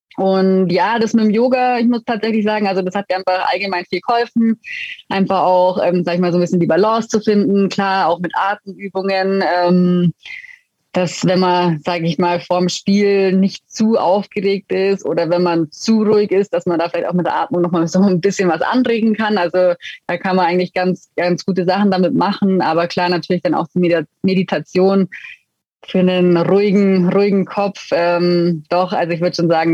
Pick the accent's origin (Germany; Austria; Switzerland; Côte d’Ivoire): Germany; Füssen, Bavaria; ich komme ursprünglich aus Füssen